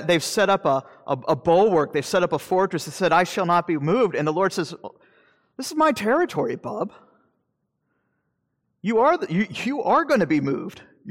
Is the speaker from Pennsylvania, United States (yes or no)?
no; Florida, United States; I'm from Florida, so I use the chair as a electric chair.